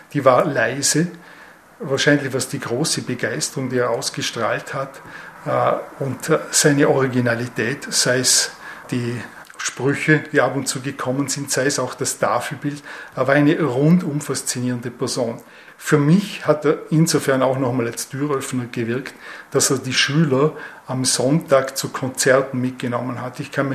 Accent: Rankweil, Vorarlberg, Austria; Ich bin in Rankwell aufgewachsen

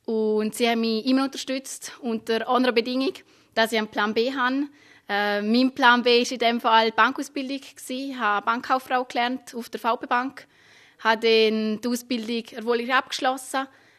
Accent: Liechtenstein; ich komme aus dem Lechtenstein

